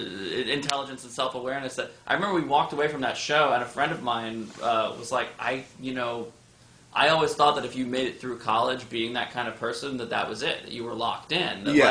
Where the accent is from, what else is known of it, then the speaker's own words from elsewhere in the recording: New York City, New York, United States; Yeah, I grew up in the Bowery, so...